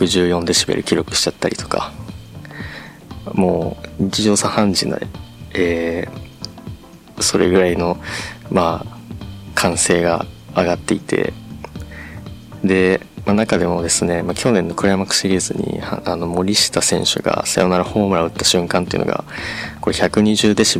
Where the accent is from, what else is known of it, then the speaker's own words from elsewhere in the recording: Hokkaido, Japan; born there; 北海道生まれの一般人が大好きなスポーツの魅力をデータを通じて発信するという夢を実現すべく